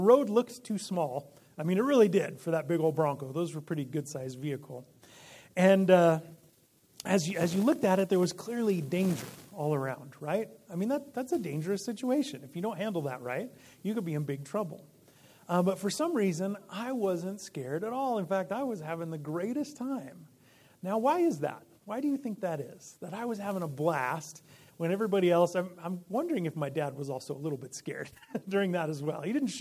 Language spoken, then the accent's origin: English; Illinois, United States; I actually grew up in Illinois. Even though I grew up in Illinois, we came out camping in Colorado every single summer.